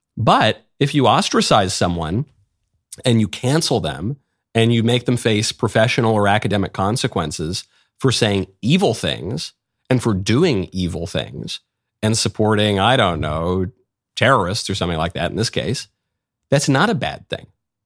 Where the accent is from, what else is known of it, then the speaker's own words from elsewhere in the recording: New York, United States; Maybe it's because I am a New Yorker myself, but this kind of reaction, I love it.